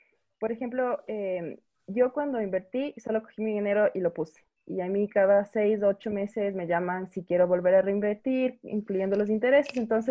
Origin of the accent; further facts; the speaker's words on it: Ecuador; porque yo soy de Ecuador